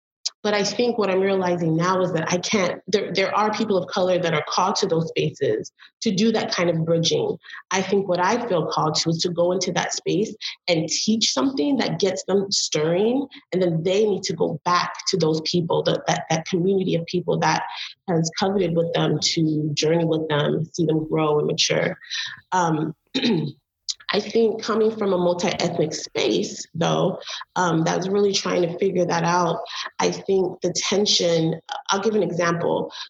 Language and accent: English; Belize; But when they hear I'm from Belize, then it's like, oh my gosh, I went on a cruise and I ate this stuff.